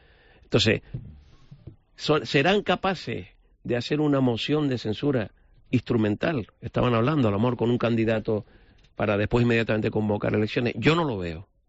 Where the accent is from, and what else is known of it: Spain